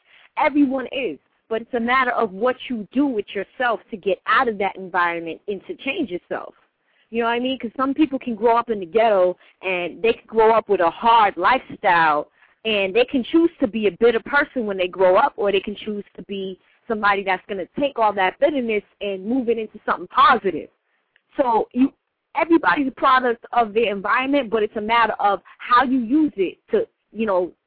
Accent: Boston, Massachusetts, United States; let's say Dorchester, for example, Dorchester, Massachusetts, right in Boston. We're all from Dorchester. So we already got all the odds against us, because we're growing up in the ghetto, growing up in the hood.

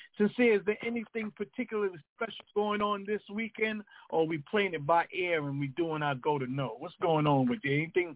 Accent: Jamaica; Because I got locks and I'm Jamaican, that means I smoke weed?

